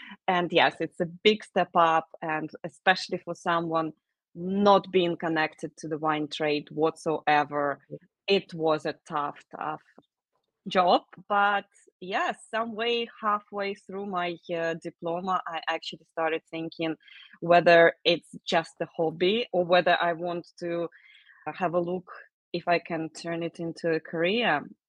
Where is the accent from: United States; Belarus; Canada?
Belarus; now in United Kingdom; I'm really coming from not necessarily a wine country originally. I'm from Belarus. So when I was growing up, I was more into spirits and beer rather than wine. But coming to the UK more than 15 years ago